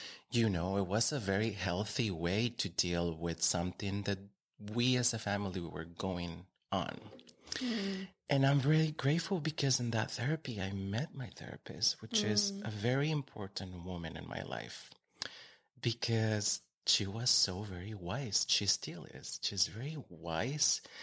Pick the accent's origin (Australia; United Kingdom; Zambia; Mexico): Mexico; San Luis Rio Colorado, Sonora; I'm from Mexico, and I'm from a small town in the north of Mexico, just on the border with the United States. It's named San Luis Rio Colorado, and it's just on the border with Arizona.